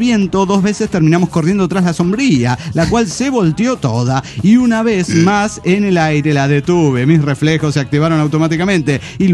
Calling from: Zapopan, Jalisco, Mexico; de Zapopan.

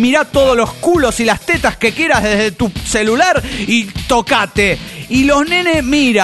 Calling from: Argentina; vengo indignado, encabronado por programas de mierda que hay acá en Argentina

